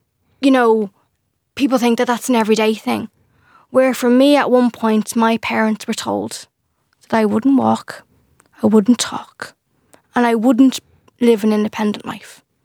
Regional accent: Dublin, Leinster, Ireland; I'm 16 and I am from Dublin.

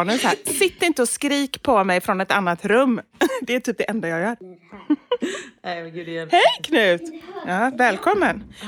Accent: Gothenburg, Västra Götaland County, Sweden; det bara är jag som är göteborgare

